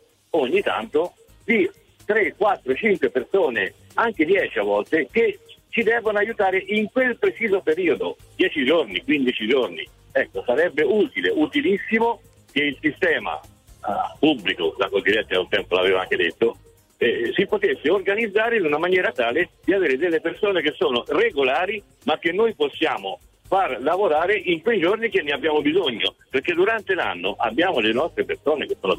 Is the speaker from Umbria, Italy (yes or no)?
no; Foiano della Chiana, Tuscany, Italy; sono di Foiano della Chiana in provincia di Arezzo